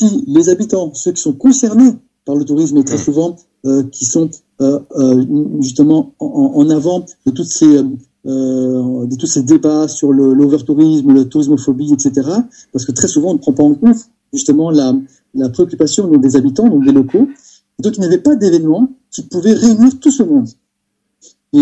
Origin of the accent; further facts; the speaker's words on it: Portugal; French is a second language; on a trouvé tous que c'était une bonne option que de le faire chez nous au Portugal